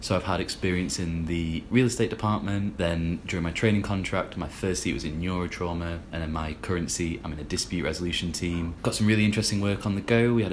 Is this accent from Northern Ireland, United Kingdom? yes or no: no; Leeds, Yorkshire and the Humber, United Kingdom; moved away as an adult; also born or lived in Netherlands; now in Newcastle, United Kingdom; I'm originally from Leeds. I came up to Newcastle in 2014 to do my law degree. Spent a year in the Netherlands doing that as well. Went back to Leeds to do my LPC